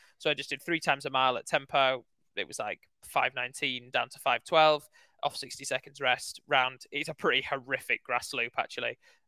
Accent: Leeds, Yorkshire and the Humber, United Kingdom; No, it's not my home. I'm from Leeds, mate. This is miles from my home.

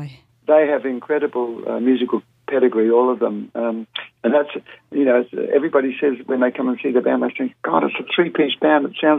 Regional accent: Melbourne, Victoria, Australia; now in Sydney, Australia; Well, I come from Melbourne originally, although I've lived in Sydney for the last 20 years or so.

